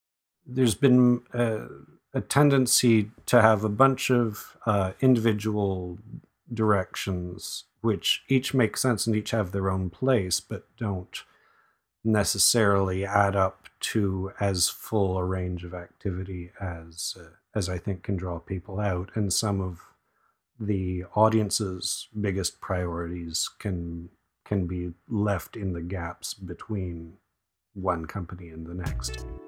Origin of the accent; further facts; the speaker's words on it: Guelph, Ontario, Canada; now in Gatineau, Canada; I'm originally from Guelph, now from Gatineau, working around Ottawa